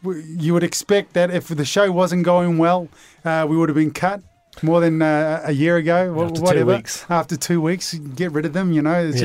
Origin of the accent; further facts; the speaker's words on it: New Zealand; when I was growing up in New Zealand